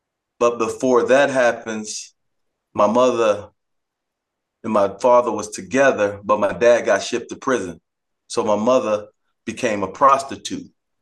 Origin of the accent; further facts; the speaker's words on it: Odessa, Texas, United States; I'm from West Texas, Odessa, Texas.